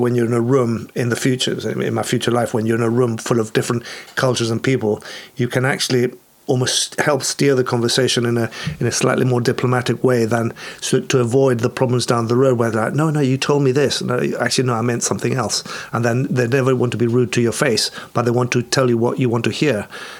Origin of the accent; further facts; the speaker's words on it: Santiago, Santiago Metropolitan Region, Chile; So I ended up growing up in a country. I was speaking two languages, living in Santiago